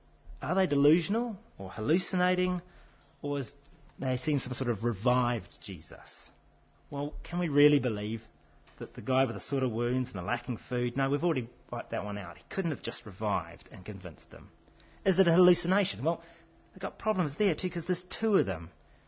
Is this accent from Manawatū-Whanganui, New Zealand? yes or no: no; Blenheim, Marlborough, New Zealand; buried, say, in the vineyards of my hometown, Blenheim in New Zealand